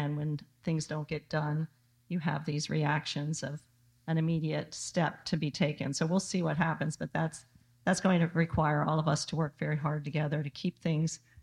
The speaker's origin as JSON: {"language": "English", "town": "Miami", "region": "Florida", "country": "United States", "tie": "born or raised there", "also_born_or_lived": "Jacksonville / California", "said": "I was born in Jacksonville, Florida. I was raised in Miami. I went to school at Vanderbilt in Nashville."}